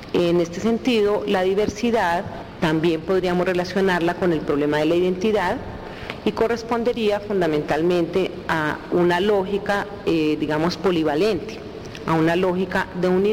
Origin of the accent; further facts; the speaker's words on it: Colombia; nosotros decimos generalmente somos colombianos, aunque en la especificidad pudiéramos ser bogotanos, ocaleños, ingas, guambianos o raizales, habitantes del campo o habitantes de la ciudad.